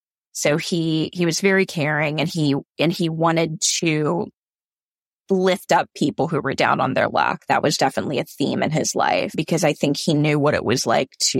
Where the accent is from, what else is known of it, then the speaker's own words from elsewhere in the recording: Charlotte, North Carolina, United States; I am 30 years old. I grew up in Charlotte, North Carolina.